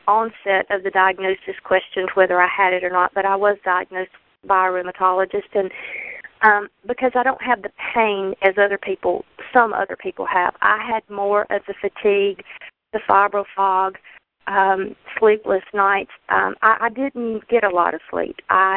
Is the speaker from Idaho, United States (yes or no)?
no; Alabama, United States; I'm from Alabama.